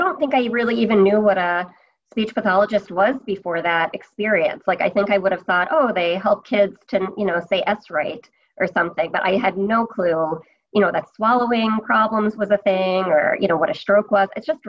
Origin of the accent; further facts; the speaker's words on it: Brooklyn, New York, United States; So I'm from Brooklyn, New York.